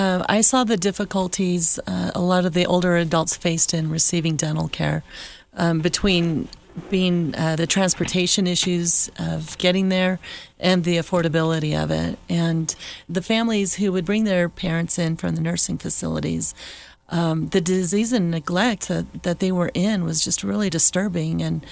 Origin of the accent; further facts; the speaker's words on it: Arizona, United States; moved away; I'm from Arizona originally, and I saw the need in Arizona.